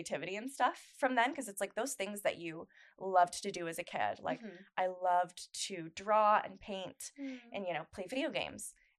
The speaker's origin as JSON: {"language": "English", "region": "Pacific Northwest", "country": "United States", "tie": "born or raised there", "said": "I'll say I grew up on the West Coast. I grew up on the Pacific Northwest."}